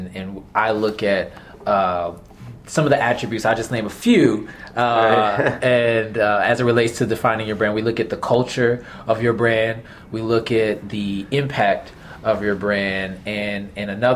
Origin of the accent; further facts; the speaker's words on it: Miami, Florida, United States; I was raised in Miami, Florida.